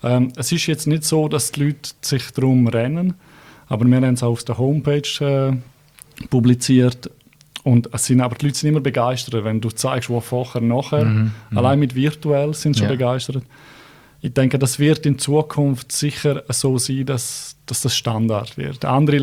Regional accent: Graubünden, Switzerland; moved away as an adult; now in Zurich, Switzerland; ich habe in Graubünden gelebt, bin aufgewachsen in Graubünden. Ich war lange in der Finanzbranche in Graubünden und bin dann vor 3 Jahren auf Zürich gegangen. Und in Zürich als Bündner fällst du natürlich auf

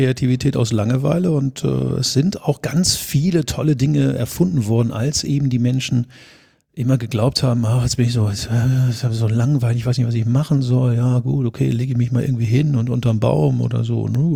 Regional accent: Dornenheim, Germany; ich komme aus einer Adelsfamilie. Da fühlen sich immer alle so wichtig. Die haben immer einen ganz hohen Puls und wir kommen aus Dornenheim.

